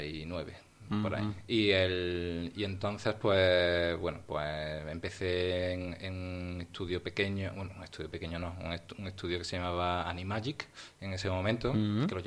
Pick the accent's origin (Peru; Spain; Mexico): Spain; Córdoba, Andalusia; moved away as an adult; now in Madrid, Spain; después de acabar la carrera, básicamente, pues al cabo de poco tiempo me vine aquí a Madrid. Yo soy de Córdoba